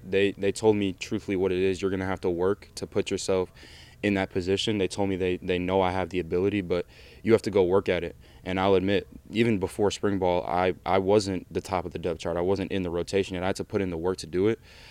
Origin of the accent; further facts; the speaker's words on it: Minnesota, United States; So especially it being my home state, though, that means the world. So it's good to go out there and represent the state of Minnesota.